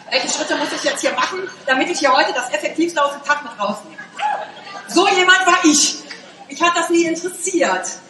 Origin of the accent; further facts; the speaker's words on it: Wülfrath, North Rhine-Westphalia, Germany; born there; Ich bin geboren in Wülfrath. Kennt das jemand? Ach, geil. Das liegt bei Mettmann, bei Wuppertal, bei Düsseldorf.